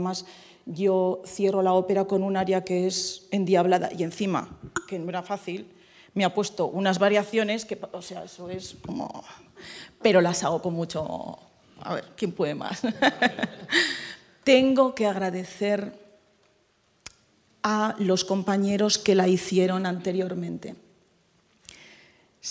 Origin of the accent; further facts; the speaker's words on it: Tafalla, Navarre, Spain; Yo tengo que bailar andaluz y soy de Tafalla. Y tengo que hablar en andaluz.